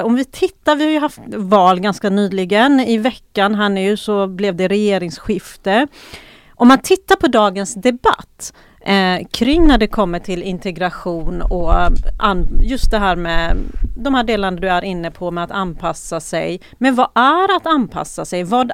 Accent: Stenungsund, Västra Götaland County, Sweden; Precis, jag växte upp i Stenungsund. Det är mindre ort, och därefter har jag studerat i Göteborg.

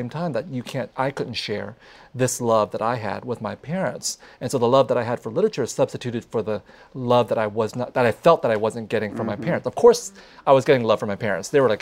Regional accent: San Jose, California, United States; I grew up with them in San Jose of the 1970s and 1980s.

